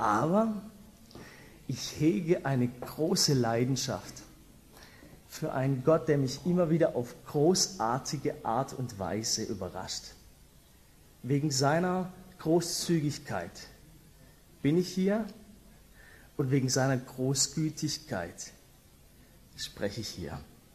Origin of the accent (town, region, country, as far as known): Stuttgart, Baden-Württemberg, Germany; born or raised there